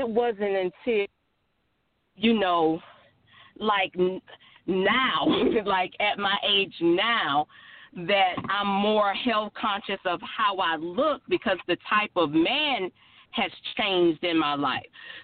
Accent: Florence, South Carolina, United States; moved away as an adult; Now, keep in mind, I came from Florence, South Carolina, where, you know, Charlotte was big city for us

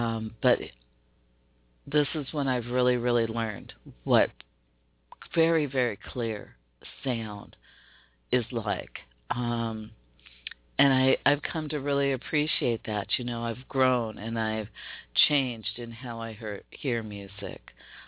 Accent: Seattle, Washington, United States; We have amazing talents right here in my hometown of Seattle, Washington

